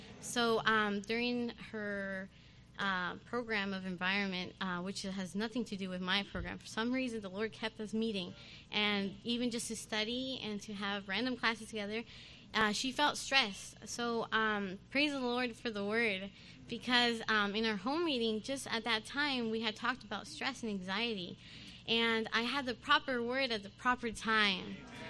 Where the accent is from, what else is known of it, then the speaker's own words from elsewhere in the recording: Calgary, Alberta, Canada; I'm from Calgary.